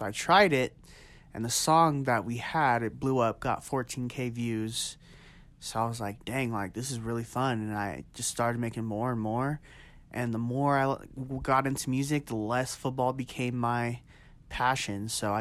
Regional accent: Reno, Nevada, United States; I really enjoyed growing up in Reno

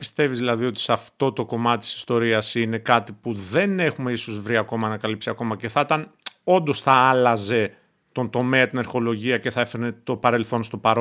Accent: Preveza, Epirus, Greece; τυχαίνει να είναι και κοντά στον τόπο μου, στην Πρέβεζα.

